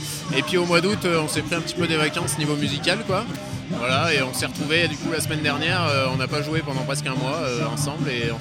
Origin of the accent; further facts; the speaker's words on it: Saint-Vincent-de-Barrès, Auvergne-Rhône-Alpes, France; Oui, on est de Saint-Vincent de Barès accessoirement.